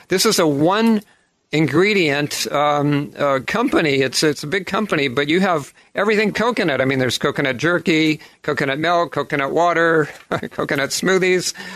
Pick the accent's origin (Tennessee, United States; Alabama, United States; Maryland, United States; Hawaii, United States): Hawaii, United States; Kailua; I grew up with them. We had several coconut trees in my backyard growing up in Kailua, Hawaii.